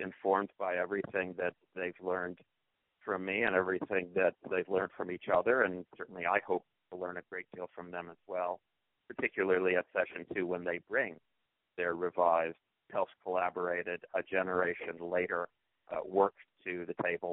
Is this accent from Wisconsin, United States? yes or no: yes; Whitefish Bay, Wisconsin, United States; And people hear that I grew up in Whitefish Bay, and now that must have been an easy and great childhood.